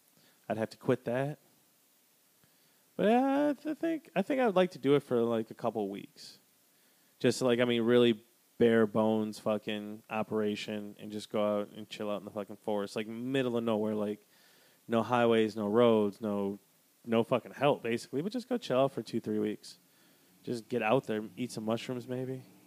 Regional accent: Wisconsin, United States; They used to live by me when I was growing up in Wisconsin.

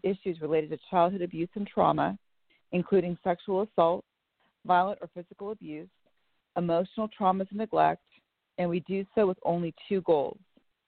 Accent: Bellevue, Washington, United States; I am from Bellevue, Washington.

